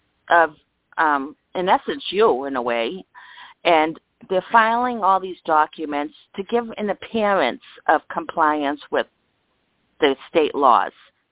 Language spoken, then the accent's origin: English; Massachusetts, United States; from Massachusetts.